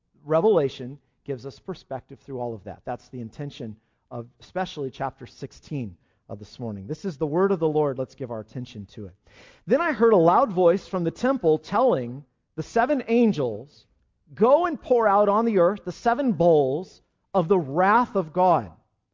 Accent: United States; it's not easy for me, even as a pastor, to talk of judgment, especially as an American.

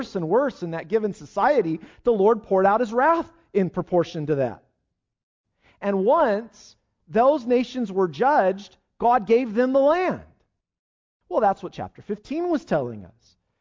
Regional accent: United States; it's not easy for me, even as a pastor, to talk of judgment, especially as an American.

